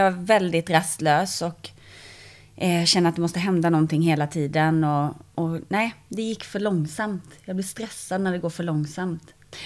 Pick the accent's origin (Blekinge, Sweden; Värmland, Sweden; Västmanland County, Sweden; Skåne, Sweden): Blekinge, Sweden; Eringsboda; egentligen så är jag uppväxt i ett litet samhälle som heter Eringsboda, som ligger in the middle of nowhere, och där bor typ 1000 pers.